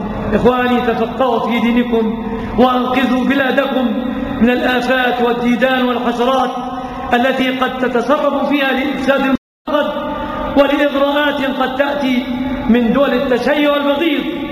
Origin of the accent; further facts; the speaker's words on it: Egypt; بلادنا مصر